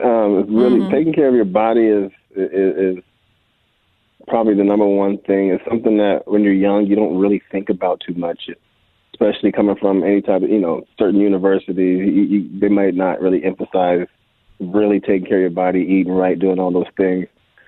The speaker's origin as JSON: {"language": "English", "town": "San Bernardino", "region": "California", "country": "United States", "said": "I was from San Bernardino, so I had some family come travel up and come see me."}